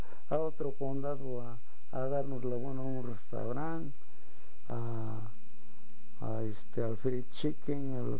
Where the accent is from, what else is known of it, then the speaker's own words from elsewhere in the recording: Mexico; moved away; Bueno, le eché de menos simplemente a las comidas. Allá por mi tierra, ¿no? Las comidas que hay y a todos se le echa de menos.